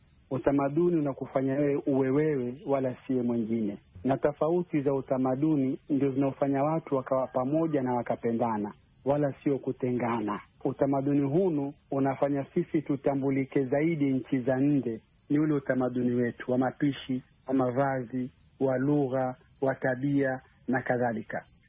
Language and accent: Swahili; DR Congo